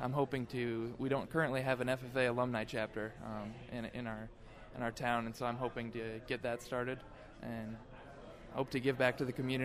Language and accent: English; Nashua, Iowa, United States; I'm from Nashua, Iowa, which is rural northeast Iowa.